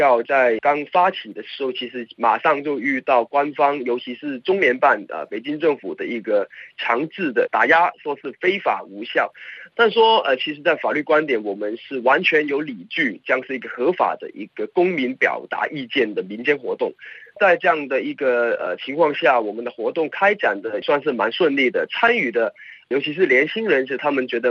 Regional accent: Macau; also born or lived in Taiwan; 我想在台湾读书是突破了澳门本地教育的一个盲点，让我们这样在海外留学的学生看得更多

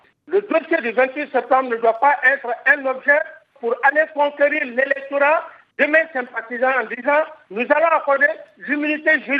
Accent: Guinea; born there; suis un citoyen guinéen. Au vu de la constitution guinéenne, rien ne peut m'empêcher de m'y rendre dans mon pays natal

